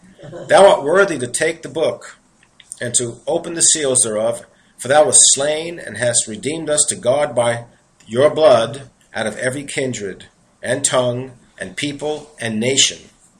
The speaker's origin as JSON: {"language": "English", "region": "New York", "country": "United States", "accent": "New York", "said": "I got to say this with my New York accent. My New York accent, I'm just going to say it."}